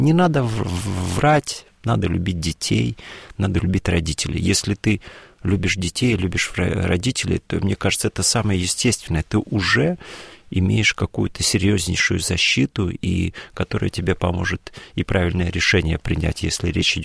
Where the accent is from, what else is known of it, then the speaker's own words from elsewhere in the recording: Dagestan, Russia; born there; Да, я родился в Дагестане, да.